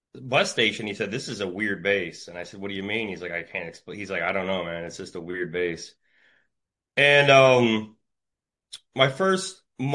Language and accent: English; St. Petersburg, Florida, United States; born there; Well, I was born in St. Petersburg, Florida.